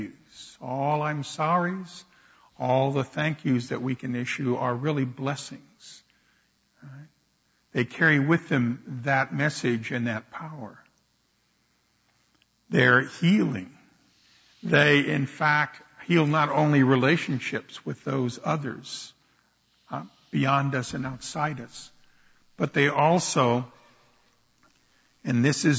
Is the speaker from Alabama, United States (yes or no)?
no; Jacksonville, Florida, United States; my hometown, Jacksonville.